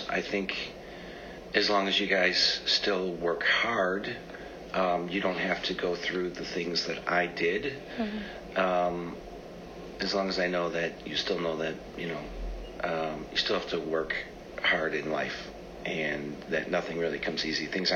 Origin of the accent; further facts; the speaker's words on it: Oak Lawn, Illinois, United States; I grew up in Oak Lawn, on the south side of Chicago, not too far from here.